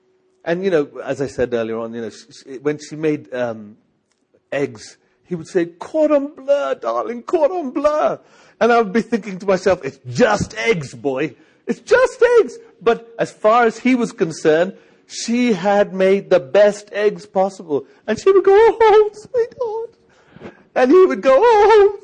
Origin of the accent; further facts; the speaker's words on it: England, United Kingdom; I come from England. We have a word in England called, the word is besotted.